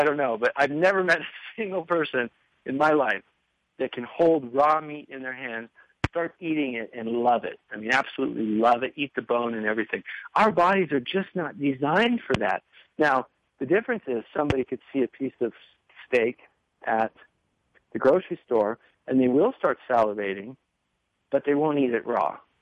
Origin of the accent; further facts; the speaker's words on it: Montana, United States; I grew up on meat. I mean, I grew up in Montana, you know, meat, potatoes diet.